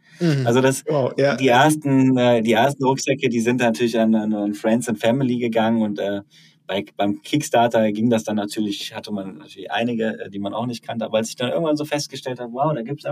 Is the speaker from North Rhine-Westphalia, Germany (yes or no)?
yes; Cologne, North Rhine-Westphalia, Germany; wir hier in Region Westdeutschland, Köln, so wo ich herkomme